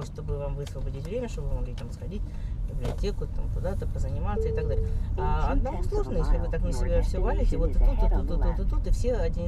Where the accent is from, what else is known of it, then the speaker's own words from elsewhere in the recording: Kharkiv, Kharkiv Oblast, Ukraine; я из Харькова.